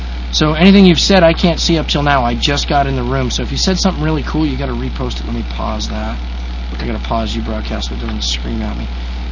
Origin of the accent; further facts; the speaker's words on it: Iowa, United States; I'm a born American. I am from Iowa.